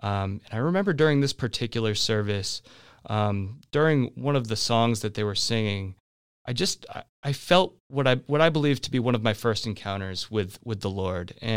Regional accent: Easton, Massachusetts, United States; So I am from Easton, Massachusetts, which is a town about 35 minutes, 40 minutes south of Boston, Massachusetts.

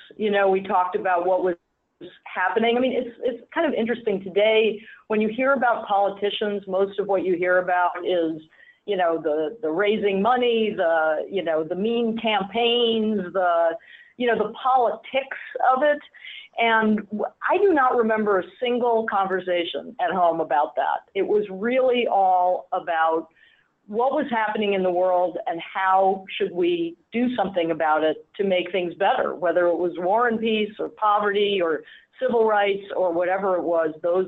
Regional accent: New York City, New York, United States; I grew up in New York City, one brother, one sister. We lived in Manhattan in the 50s, 60s, 70s.

